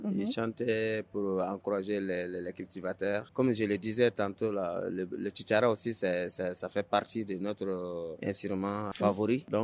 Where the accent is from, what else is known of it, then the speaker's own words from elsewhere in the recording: Nebadoukou, Sikasso, Mali; Neba, c'est mon village natal.